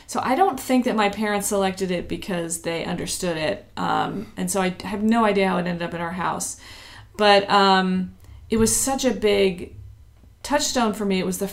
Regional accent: New Jersey, United States; so I grew up in New Jersey. My mother is from France. She's actually, her parents were Algerian and Moroccan, but they moved to France.

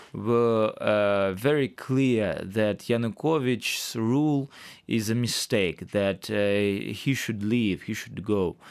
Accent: Crimea, Ukraine; English is a second language; also born or lived in Kyiv, Ukraine / London, United Kingdom; So I was born in Crimea. I was raised there. I studied in school there. But then I studied in Kyiv Mohyla Academy, actually.

